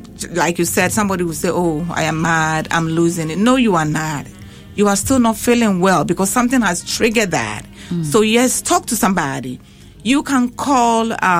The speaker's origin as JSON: {"language": "English", "country": "Ghana", "said": "So me being a Ghanaian, I just want to reach out to my community and give it back to society."}